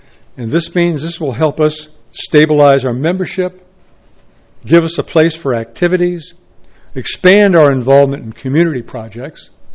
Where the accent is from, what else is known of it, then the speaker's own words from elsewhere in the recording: Cambria, California, United States; I'm from Cambria.